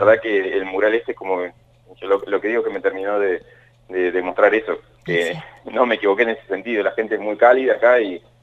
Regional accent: La Pampa, Argentina; now in Catamarca, Argentina; Sí, yo soy de La Pampa, pero vivo acá ya hace 3 años aproximadamente.

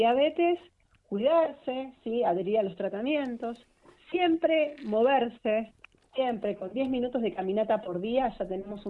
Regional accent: Mar del Plata, Buenos Aires Province, Argentina; La abuela se perdía por el barrio en Mar del Plata, que es de donde soy yo

